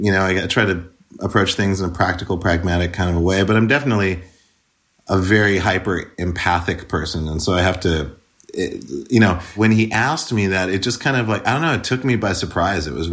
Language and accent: English; Montana, United States; especially growing up in Montana, it was like, you know, 99% white